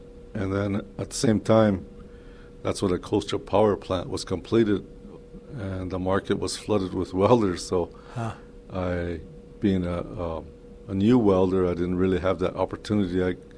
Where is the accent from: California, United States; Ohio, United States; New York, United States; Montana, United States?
Montana, United States; Crow Reservation; I grew up on the Crow Reservation, born and raised there.